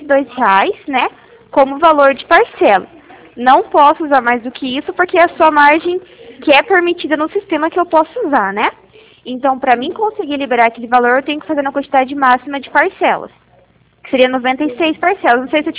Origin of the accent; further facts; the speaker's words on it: Toledo, Paraná, Brazil; eu sou aqui de Toledo, Paraná.